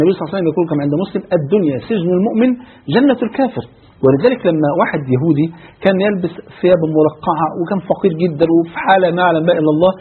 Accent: Egypt; عندنا في مصر يقولوا مثل غني الدنيا غني الآخر

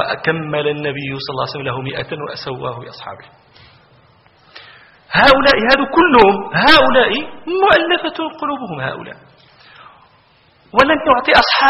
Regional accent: Morocco; ناقة عندنا في المغرب قد تكون 15,000 درهم 20,000 درهم

